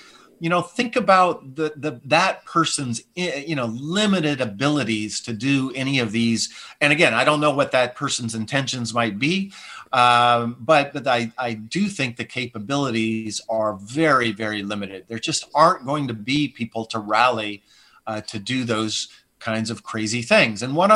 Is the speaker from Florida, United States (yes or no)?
no; Montana, United States; I'm from Montana, Michael. I have friends and families and relatives that have voted for Donald Trump.